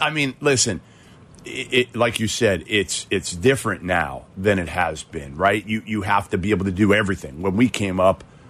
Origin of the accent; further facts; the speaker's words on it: Boston, Massachusetts, United States; So you remember that morning, and I'm from Boston, Brad Stevens moved from being a coach to the GM of the Celtics